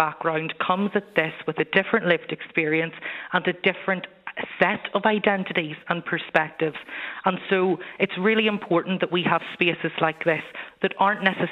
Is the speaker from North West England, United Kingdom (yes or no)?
no; Belfast, Northern Ireland, United Kingdom; I come from South Belfast, and I was really lucky to have been able to attend an integrated school, which is a cross-community school in Northern Ireland